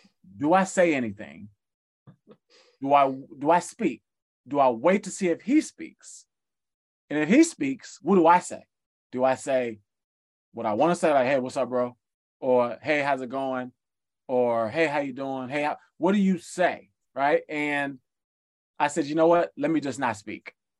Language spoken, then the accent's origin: English; Chicago, Illinois, United States; I think that, you know, in my era, I grew up in Chicago